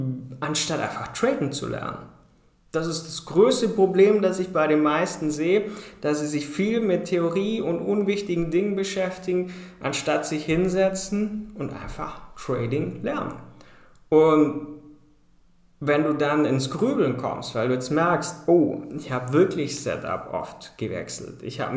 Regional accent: Southern Germany, Germany; ich komme aus Süddeutschland

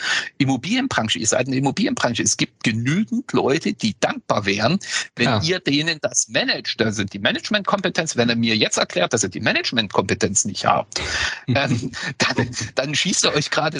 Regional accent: East Germany, Germany; ich komme ja aus dem Osten

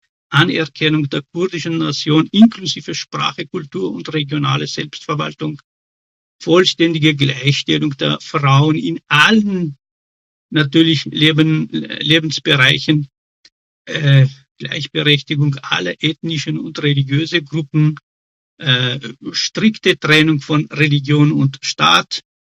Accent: Iran; now in Austria; aus dem Iran. Warum geht das nicht? Ich bin auch ein Österreicher in der EU.

